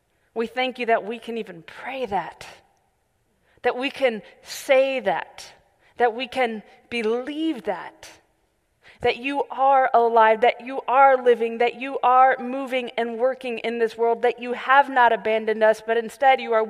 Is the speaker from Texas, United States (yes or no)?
no; California, United States; And I thought, thanks be to God, I'm a Californian.